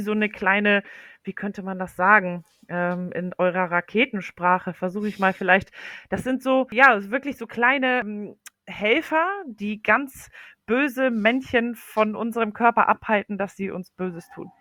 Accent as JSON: {"language": "German", "country": "Poland", "second_language": "German", "moved": "yes", "lives_now": "Germany", "said": "Und ich komme ursprünglich aus Polen. Mein Mann kommt aus Syrien und es lebt erst seit 5 Jahren hier in Deutschland."}